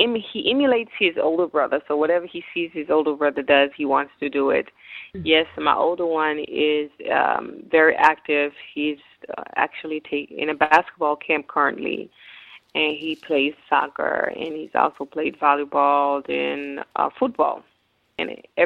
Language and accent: English; Jackson, Mississippi, United States; also born or lived in Haiti; now in Houston, United States; I'm originally from Haiti. I left Haiti at a very young age. I was actually 10 years old, and I was raised in Jackson, Mississippi.